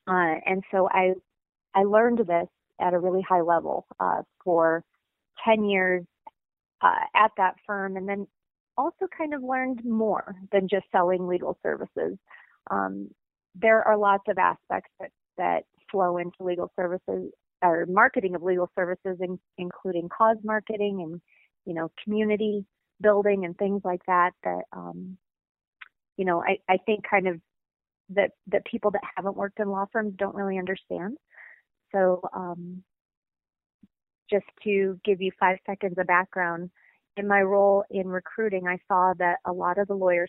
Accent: Denver, Colorado, United States; And I grew up here in Denver. I went to school at MSU Denver, and I haven't left.

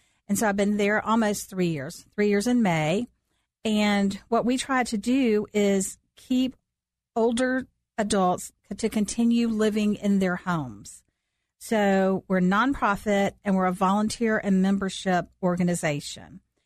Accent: Sandy Springs, Georgia, United States; I am an Atlanta native. I grew up in Sandy Springs and I live in Dunwoody.

